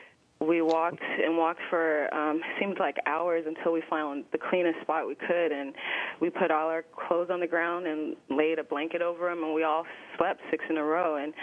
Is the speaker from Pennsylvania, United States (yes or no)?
no; Louisiana, United States; Well, before I entered Ms. G's class, I grew up in Louisiana